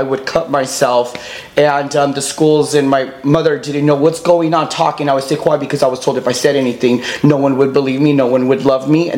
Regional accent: Downey, California, United States; LA, raised in Downey.

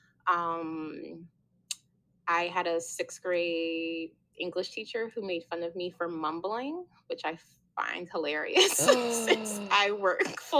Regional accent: Spanish Town, Saint Catherine, Jamaica; born there; I was born in Spanish Town, Jamaica. My mom is from St. Catherine. My dad's from St. Anne. Most of my family still lives there.

